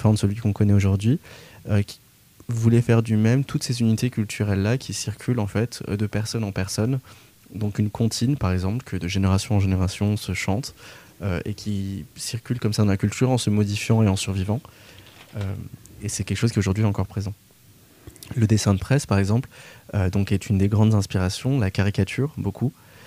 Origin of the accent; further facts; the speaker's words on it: Paris, Île-de-France, France; J'ai grandi à Paris moi, désolé.